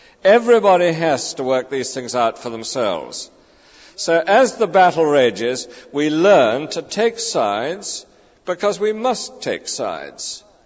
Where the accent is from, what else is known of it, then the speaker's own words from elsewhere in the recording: United Kingdom; I know as British people we don't like controversy.